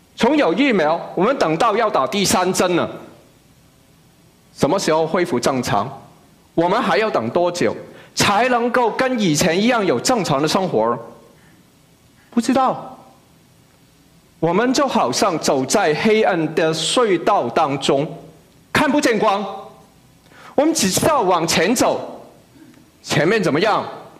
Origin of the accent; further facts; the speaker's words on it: Macau; 我们都知道我是在澳门长大的，住了十几年